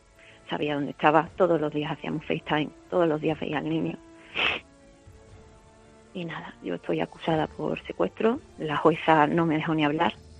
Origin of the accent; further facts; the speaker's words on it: Seville, Andalusia, Spain; also born or lived in Madrid; yo vivía con esta persona en Madrid, somos de Sevilla.